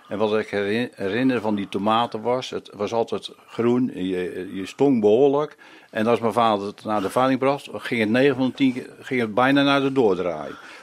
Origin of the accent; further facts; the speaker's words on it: 's-Gravenzande, South Holland, Netherlands; born there; Ik ben geboren in Schravenzande. Dat is echt zo'n Westlands dorp in het Glas tuinbouwgebied. Dus tussen het glas.